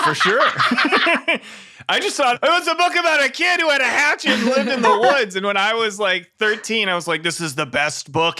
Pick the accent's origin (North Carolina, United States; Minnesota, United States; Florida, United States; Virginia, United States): Minnesota, United States; I'm from Minnesota and I used to go to the Dells quite often.